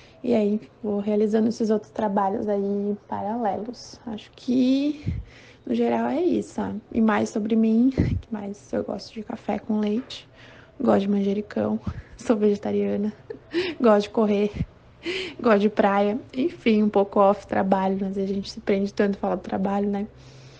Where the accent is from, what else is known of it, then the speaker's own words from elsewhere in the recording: Santa Catarina, Brazil; now in São Paulo, Brazil; tenho 23 anos, sou natural de Santa Catarina, mas atualmente moro em São Paulo, um ano e meio já.